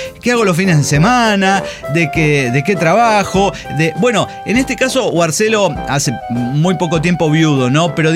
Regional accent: Argentina; dato, que como argentino conocía completamente.

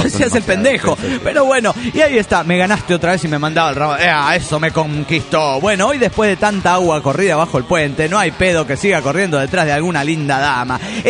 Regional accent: Costa Rica; de Tiquicia.

